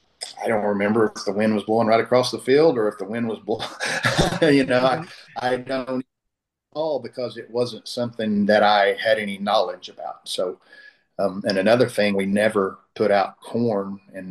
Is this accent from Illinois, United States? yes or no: no; Beggs, Oklahoma, United States; now in Tulsa, United States; I'm from Beggs, Oklahoma, about 30 miles south of Tulsa.